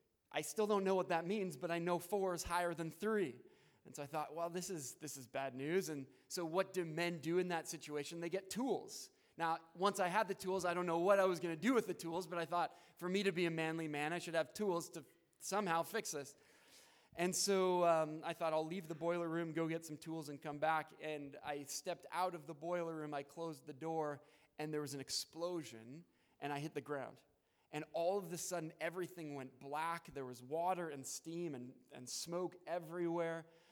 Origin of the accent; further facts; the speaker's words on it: Spruce Grove, Alberta, Canada; now in Romania; I'm from Edmonton, and one of those is I grew up in the city of Spruce Grove, just outside of Edmonton.